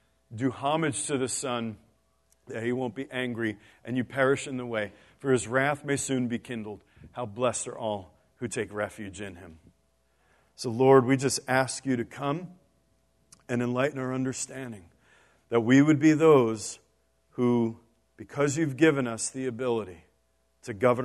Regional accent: New York City, New York, United States; You know, I grew up in New York City, all right?

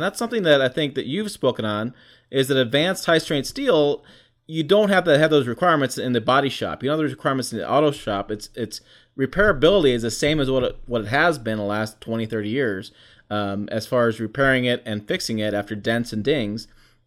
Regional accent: Michigan, United States; So I grew up in Michigan, and those who know Michigan know that we have this thing called rust, and that it destroys vehicles.

